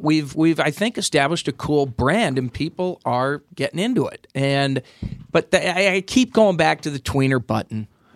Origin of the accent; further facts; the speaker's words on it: Chicago, Illinois, United States; moved away as an adult; I grew up in Chicago in a preppy neighborhood, blue blazers, penny loafers, khakis. So then I went out to UCLA for school and saw this whole Southern California culture